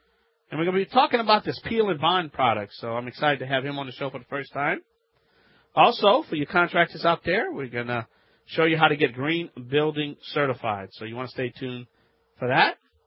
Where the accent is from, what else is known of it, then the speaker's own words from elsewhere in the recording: Louisiana, United States; from the Bayou Land, America's self-proclaimed home improvement self-help expert.